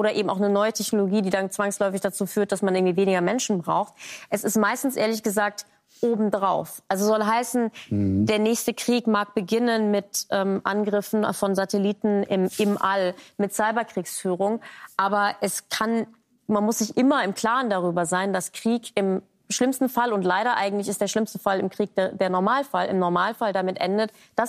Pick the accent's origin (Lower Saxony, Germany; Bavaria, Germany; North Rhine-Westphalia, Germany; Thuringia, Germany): North Rhine-Westphalia, Germany; ich komme aus dem Grenzbereich irgendwie in NRW noch ein Begriff, weil da der Westwall lang geht.